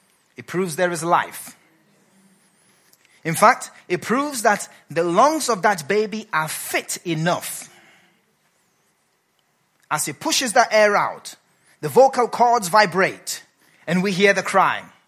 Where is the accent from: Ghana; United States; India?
Ghana; For some of you, my African brothers, and I am African, I'm Ghanaian